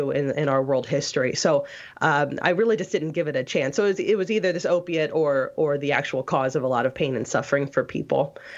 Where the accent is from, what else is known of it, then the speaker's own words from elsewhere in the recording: Bible Belt, United States; growing up in the Bible Belt